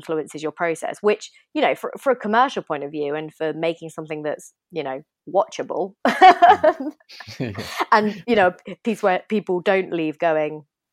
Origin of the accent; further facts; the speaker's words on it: United Kingdom; us two, we are white, like we are British